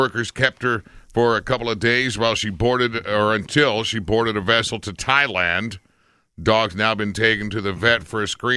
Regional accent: United States; We're American. They're French.

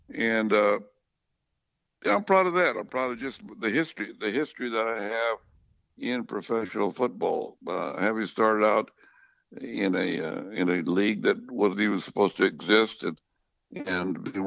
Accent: Sanger, California, United States; I have a foundation in my hometown of Sanger, and we sponsor a blood drive every year

